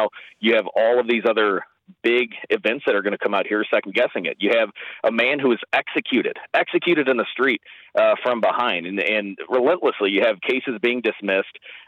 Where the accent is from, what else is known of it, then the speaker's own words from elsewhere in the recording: Ferguson, Missouri, United States; I've never seen, growing up in Ferguson, Missouri, family and friends still in St. Louis City and St. Louis County, I've never seen the politics being injected into policing